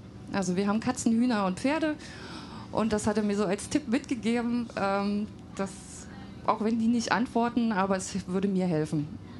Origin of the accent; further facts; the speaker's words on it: Lusatia, Germany; ich komme ja aus der Lausitz und weiß auch, dass ich quasi Sorbin bin, wenn man das in einem ethnischen Verständnis so werten will.